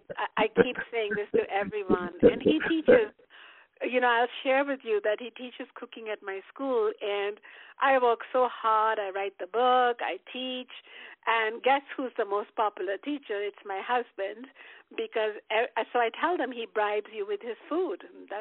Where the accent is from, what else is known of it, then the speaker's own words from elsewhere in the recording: India; Even I'm an Indian, and I don't eat Indian food all the time.